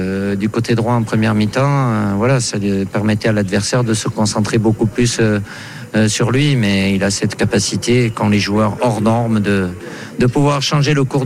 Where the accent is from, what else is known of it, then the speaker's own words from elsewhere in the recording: France; Je suis pas objectif parce que je suis français